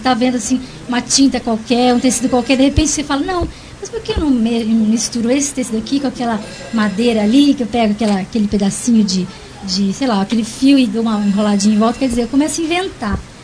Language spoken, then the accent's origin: Portuguese; Mococa, São Paulo, Brazil; como eu sou do interior, né? Eu sou da cidade de Mococa, uma cidade pequenininha, no estado de São Paulo.